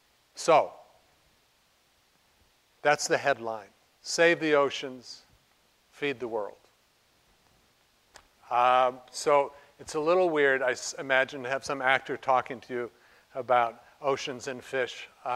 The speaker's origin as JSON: {"language": "English", "town": "Flagstaff", "region": "Arizona", "country": "United States", "tie": "born or raised there", "said": "I grew up in Flagstaff, Arizona."}